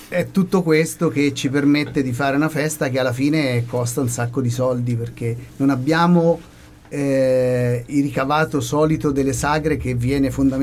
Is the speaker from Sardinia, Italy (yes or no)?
no; Gualdo Tadino, Umbria, Italy; Io vengo da Gualdo Tadino